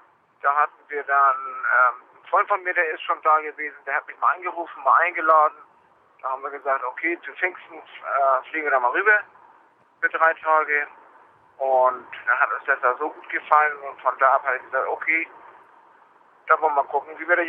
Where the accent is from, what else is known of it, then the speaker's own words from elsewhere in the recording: Hamburg, Germany; also born or lived in Schenefeld; Also geboren bin ich ja in Hamburg. Groß geworden bin ich auch in Hamburg. Und bin in Hamburg selbst ein bisschen umgezogen. Zum Schluss habe ich die letzten 10 Jahre in Schenisfeld gewohnt, das ist bei Hamburg, und von da aus bin ich dann 2004